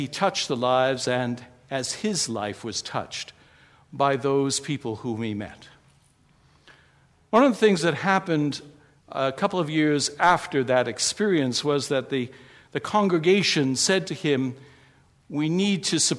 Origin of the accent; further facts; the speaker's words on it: United States; I grew up in the States. And my father was a priest in the Episcopal Church.